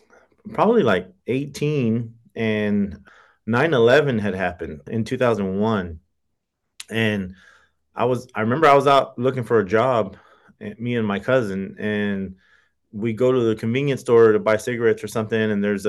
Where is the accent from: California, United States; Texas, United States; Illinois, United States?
Texas, United States; San Angelo; I grew up in the West Texas town of San Angelo. It's actually the biggest U.S. city without an interstate.